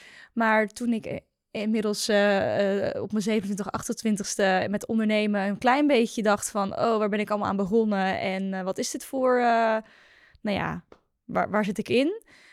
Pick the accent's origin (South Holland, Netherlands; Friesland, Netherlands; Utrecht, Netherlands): South Holland, Netherlands; Nou, ik kom uit Rotterdam. Dat is een klein dorpje bij Rotterdam, ben ik ooit opgegroeid.